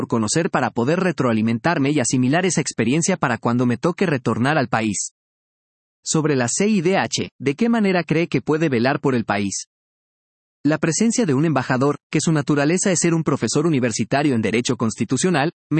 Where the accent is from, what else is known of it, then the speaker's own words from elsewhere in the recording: Peru; Como peruano, mi compromiso es realizar una labor de la cual el país se sienta satisfecho.